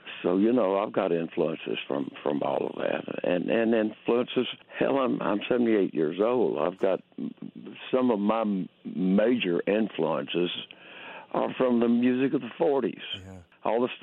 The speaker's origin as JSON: {"language": "English", "region": "Texas", "country": "United States", "said": "I came from Texas. It's got a lot of that influence in it."}